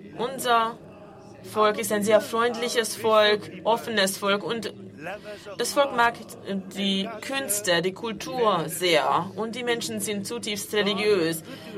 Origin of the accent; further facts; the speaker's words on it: Myanmar; Ich komme aus einem fernen Land, von einem sehr großen Kontinenten, Asien, und ich komme aus Myanmar. Mein Land, mein Vaterland, wurde früher als Burma bekannt und befindet sich in Südostasien